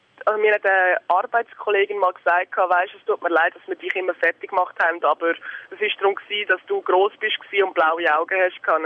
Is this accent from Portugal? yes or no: no; Spain; German is a second language; Ich bin halbe Spanierin. Ich bin in Spanien zum Teil aufgewachsen